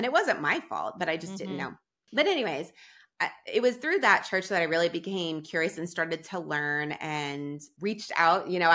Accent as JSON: {"language": "English", "town": "Dallas", "region": "Texas", "country": "United States", "tie": "born or raised there", "said": "I live in Texas, so in Dallas."}